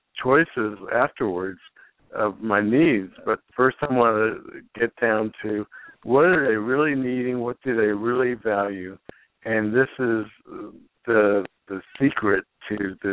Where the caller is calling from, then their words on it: Santa Barbara, California, United States; Oh, Santa Barbara, California.